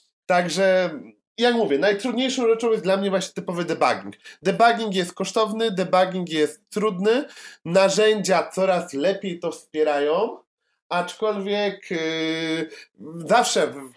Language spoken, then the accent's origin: Polish; Kraków, Lesser Poland, Poland; jestem z Krakowa, także temat jest mi bardzo bliski.